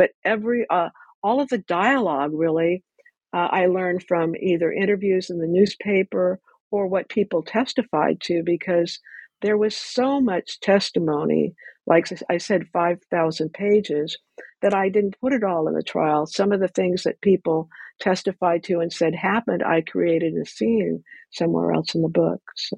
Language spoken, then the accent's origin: English; Ventura, California, United States; I grew up in Ventura